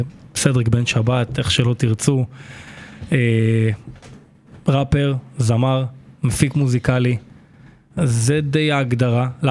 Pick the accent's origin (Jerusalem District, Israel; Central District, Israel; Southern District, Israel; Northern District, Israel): Central District, Israel; Netanya; אני נולדתי, גדלתי בנתניה כל חיי, עוד מהימים שאימא השריצה אותי אי שם בלניאדו. אז כן, יש לי לויאליות מאוד גדולה לעיר שלי